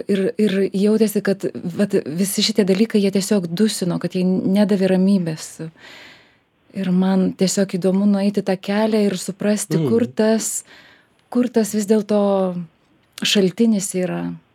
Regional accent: Marijampolė, Marijampolė County, Lithuania; Ne, aš iš Marijampolės

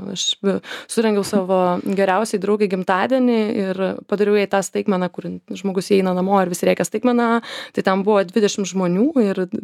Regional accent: Ukmergė, Vilnius County, Lithuania; moved away as an adult; now in Vilnius, Lithuania; aš esu iš Ukmergės. Aš ten augau, ten prabėgo mano vaikystė ir Vilniuje aš atsidūriau kaip ir daugybė žmonių, tada, kai jau įstojau studijuoti šiuo atveju Vilniaus universitetą.

